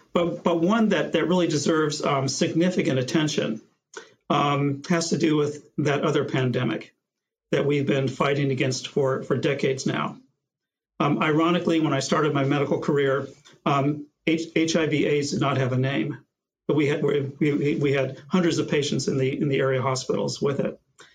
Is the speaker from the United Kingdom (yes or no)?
no; Los Angeles, California, United States; I grew up right around the corner. I'm from 120th and Central. I'm from Watts. I'm from Compton. I'm from Willowbrook. I'm from the Athens area of Los Angeles.